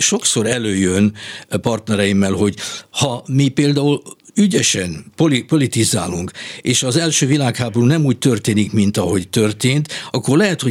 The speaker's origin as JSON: {"language": "Hungarian", "country": "Hungary", "said": "ez abba az irányba mutatott, hogy tényleg magyarok vagyunk, és európaiak vagyunk"}